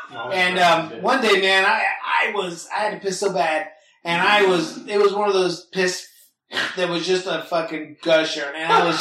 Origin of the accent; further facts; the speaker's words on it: Florida, United States; My best buddy, John, growing up in Florida, my buddy John and I were surfing up by the pier